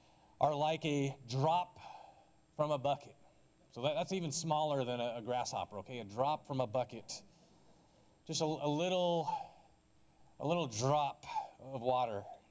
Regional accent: Philippines; I grew up in the Philippines

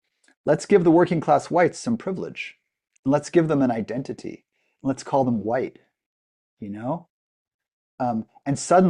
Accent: Livermore, California, United States; And instead … in Livermore, California, and became a Buddhist teacher.

